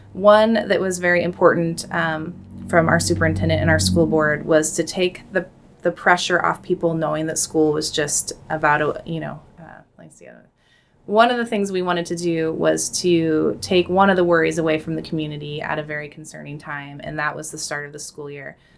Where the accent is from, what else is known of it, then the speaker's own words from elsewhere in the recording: Corvallis, Oregon, United States; firefighting teams from municipalities all across Oregon, including my hometown, Corvallis, you know, and the Portland area and all across the state